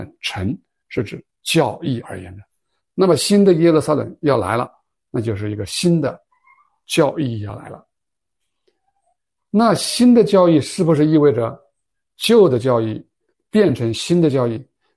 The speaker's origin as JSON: {"language": "Chinese", "region": "Heilongjiang", "country": "China", "said": "我们是黑龙江的，我们不是爱黑龙江啊，不是爱我们中国"}